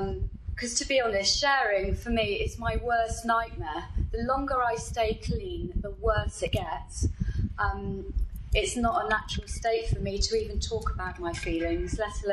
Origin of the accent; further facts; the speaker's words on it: Bristol, South West England, United Kingdom; So 11 and 12, I was down in the blues clubs in St. Paul's. I'm from Bristol.